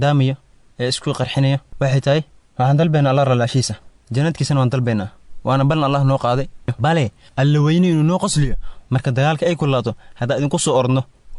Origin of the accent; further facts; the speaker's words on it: Kismayo, Lower Juba, Somalia; born there; waxaan ku dhashay magaalada Kismaayo waxaan ka soo jeedaa gobolka Nugaal qabiilka aan ka dhashayna waa Majerteen